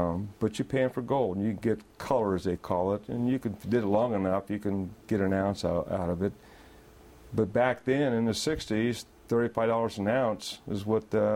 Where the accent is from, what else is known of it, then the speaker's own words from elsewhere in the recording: Sonora, California, United States; also born or lived in Fresno; Well, I was born in Fresno, California, and I was raised in California, actually Northern California, Sonora, northern part, Stanislaus County. Grew up there.